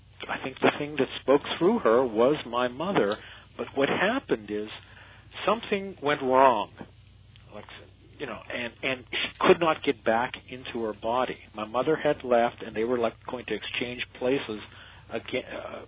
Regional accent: Pittsburgh, Pennsylvania, United States; We were in Pennsylvania. I come from the Pittsburgh area, and this happened in Pittsburgh.

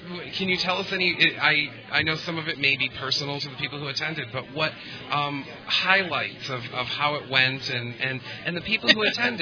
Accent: Michigan, United States; And we're from Michigan.

